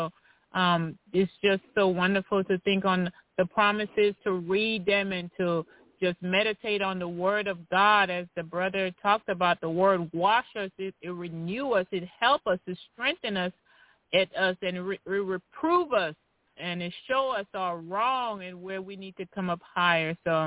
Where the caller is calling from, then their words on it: Tennessee, United States; from Tennessee.